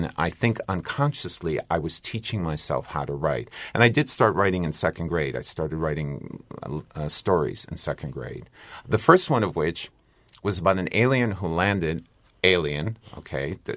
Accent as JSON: {"language": "English", "town": "New York City", "region": "New York", "country": "United States", "tie": "born or raised there", "said": "I grew up in New York City."}